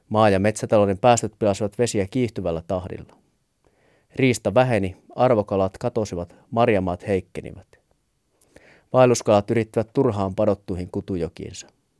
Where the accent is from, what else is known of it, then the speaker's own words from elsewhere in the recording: Lapland, Finland; Kotikonnuillani Lapissa, jossa vallitsee keskustalainen yksipuoluejärjestelmä sivistyslautakunnista maakuntahallintoon ja kansanedustajiin